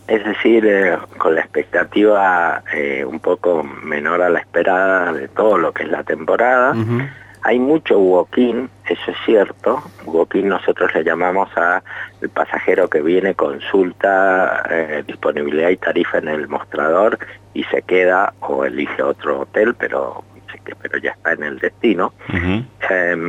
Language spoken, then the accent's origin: Spanish; Mendoza, Argentina; nosotros como mendocinos